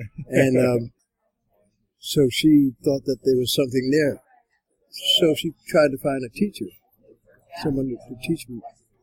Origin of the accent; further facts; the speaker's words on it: Plainfield, New Jersey, United States; also born or lived in Long Branch, New Jersey; And then we moved to, this was in Long Branch, New Jersey. I was born in Jersey Shore.